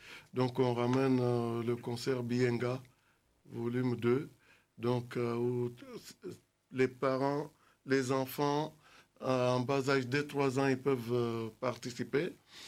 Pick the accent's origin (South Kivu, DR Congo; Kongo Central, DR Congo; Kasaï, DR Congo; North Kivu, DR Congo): Kasaï, DR Congo; Je viens de la République démocratique du Congo.